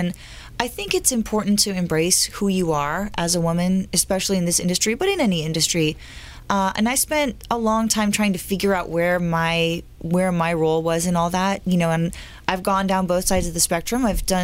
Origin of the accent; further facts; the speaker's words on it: Los Angeles, California, United States; The first time I played at the Whiskey, because I'm from here, this is my hometown. You know, the Whiskey is my home stage.